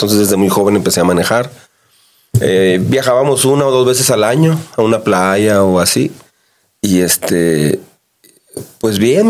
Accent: Ciudad Juárez, Chihuahua, Mexico; also born or lived in Nuevo Casas Grandes; nací aquí en Ciudad Juárez. Nos fuimos a Casa Grandes, Nuevo Casa Grandes un tiempo. Luego regresamos desde el 77 aquí a Ciudad Juárez. Y aquí he crecido, aquí estudié. Así es que soy más juarense que Benito Juárez, se me hace. Amo mucho esta ciudad.

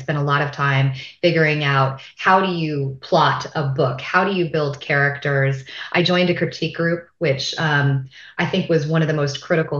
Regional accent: Dallas, Texas, United States; now in Oakland, United States; I'm originally from Texas. I grew up in Dallas. I currently live in Oakland, California

